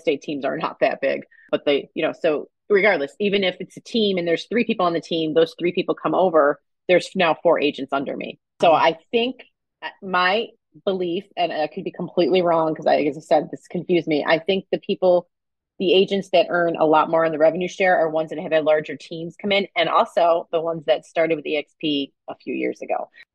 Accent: New York, United States; Like if I knew somebody in another state, say my hometown, New York, say it was like, oh, you know, we're with XYZ team.

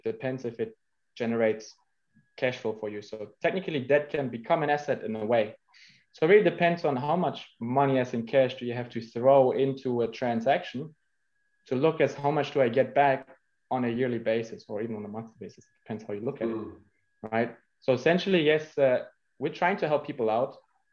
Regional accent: Germany; English is a second language; Debt, and I'm a German, right? I'm from Germany.

